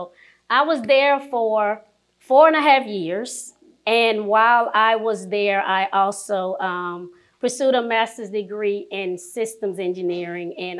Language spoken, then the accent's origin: English; Baton Rouge, Louisiana, United States; moved away as an adult; now in Houston, United States; My dad is actually a Baptist pastor, and I am from Baton Rouge, Louisiana. So I moved to Houston in November of 2003 for a job in the aerospace industry at NASA.